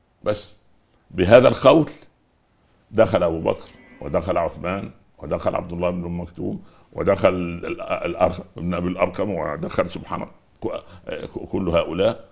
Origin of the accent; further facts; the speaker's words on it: Upper Egypt, Egypt; انا دخلت الجامعة جيت من الصعيد رجل صعيدي